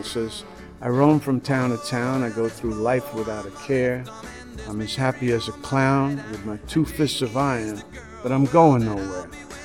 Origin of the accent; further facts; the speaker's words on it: Bronx, New York, United States; Yeah, well, for instance, my experiences growing up, I grew up in the Bronx, across the street from a bar room, George's Bar.